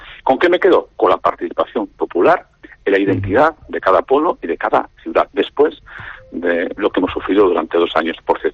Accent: Cáseda, Navarre, Spain; San Zoilo en Cáseda, mi pueblo natal

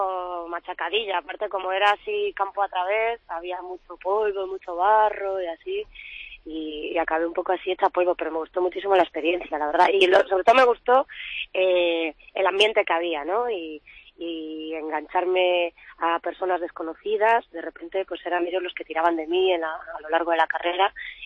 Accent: Vigo, Galicia, Spain; Pues aquí en Vigo, en mi tierra

